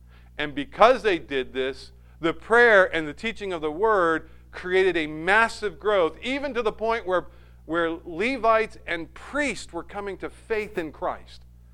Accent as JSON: {"language": "English", "region": "New England", "country": "United States", "said": "Now, I'm from New England. My dad served at Manchester Baptist Church for many years when I was a kid."}